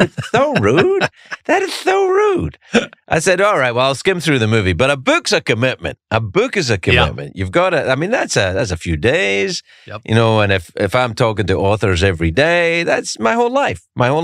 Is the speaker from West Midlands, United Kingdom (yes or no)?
no; Scotland, United Kingdom; I was raised in Presbyterian Scotland, which is not a million miles away from Lutheranism.